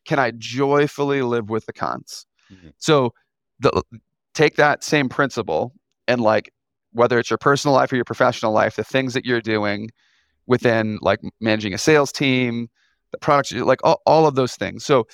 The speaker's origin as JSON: {"language": "English", "country": "Canada", "tie": "born or raised there", "said": "So I grew up in Canada."}